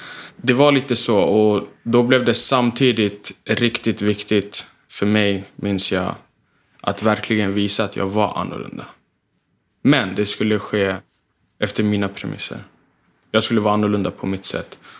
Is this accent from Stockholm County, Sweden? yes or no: yes; Botkyrka, Stockholm County, Sweden; När jag gick i skolan i Tullinge, och Tullinge som del av södra Botkyrka skilde sig ganska kraftigt från där vi kommer från, norra Botkyrka.